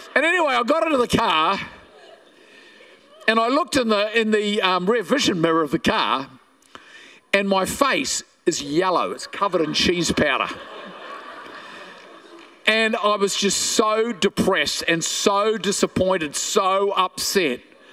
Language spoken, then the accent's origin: English; New Zealand; now in Australia; But here I was living in Australia, new baby, no job. And I'm a Kiwi.